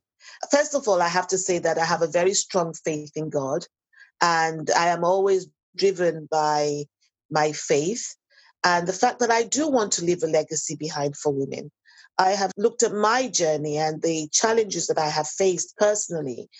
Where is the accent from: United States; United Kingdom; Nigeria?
United Kingdom; Coventry, West Midlands; I was born here in Coventry, went to primary school, secondary school, and I've been in the higher educational system too in this country.